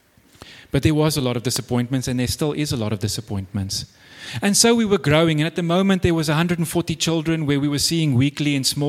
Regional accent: England, United Kingdom; I got invited as an English person that looked like a hippie doing nothing in the Kouwebokkeveld

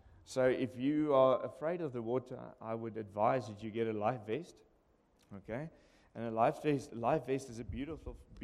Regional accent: Namibia; that we as a pastor's couple were born and bred in Namibia.

